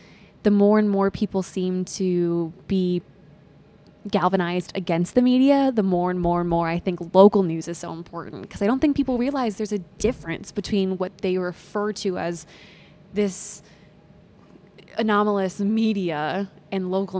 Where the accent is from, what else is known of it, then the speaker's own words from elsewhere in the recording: South Dakota, United States; but growing up, you know, we always had local TV on, and I'm from South Dakota.